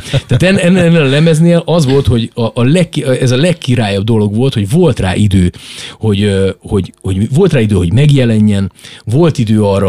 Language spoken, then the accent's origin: Hungarian; Onga, Borsod-Abaúj-Zemplén, Hungary; miskolci származású, vagy pontosan ongai. Miskolc melletti faluból származom